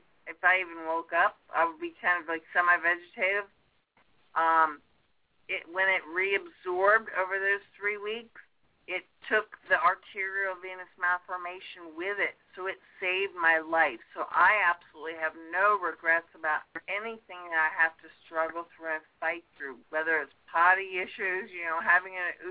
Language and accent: English; Pottsville, Pennsylvania, United States; I'm from Pottsville, Pennsylvania, the poorest county in the poorest, or actually the poorest city in the poorest county in the state of Pennsylvania.